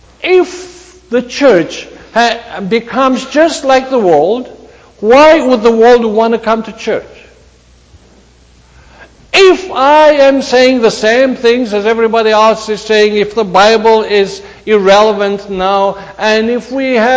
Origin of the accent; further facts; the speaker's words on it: Greece; I come from Greece, without insulting the government